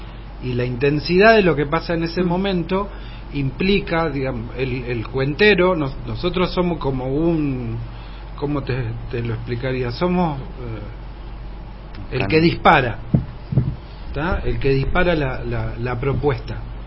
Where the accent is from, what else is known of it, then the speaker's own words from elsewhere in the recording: Rosario, Santa Fe, Argentina; A mí me tocó criarme en una ciudad. Yo soy rosarino, nacido y criado en Rosario, una ciudad grande que ahora tiene por lo menos unos 4 millones de habitantes.